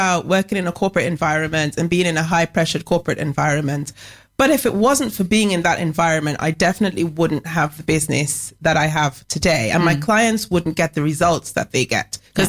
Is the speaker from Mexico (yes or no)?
no; Trinidad & Tobago; I'm from Trinidad.